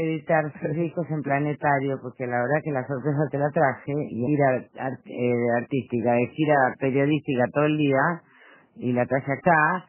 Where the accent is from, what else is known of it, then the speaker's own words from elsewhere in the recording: Villaguay, Entre Ríos, Argentina; Voy a ir a mi pueblo, a Villaguay, a Entre Ríos, a dar un concierto